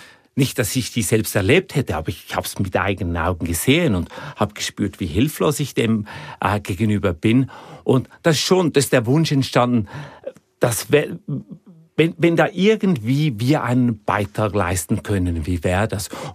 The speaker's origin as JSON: {"language": "German", "region": "Zurich", "country": "Switzerland", "tie": "born or raised there", "said": "Ich bin in den 70er und 80er Jahren aufgewachsen und in Zürich."}